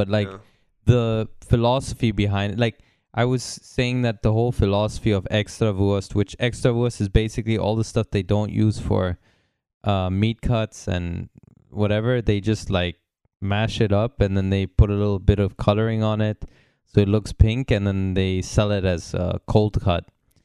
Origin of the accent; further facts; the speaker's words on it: India; hey, I'm Indian and you're Korean. Kind of, I guess.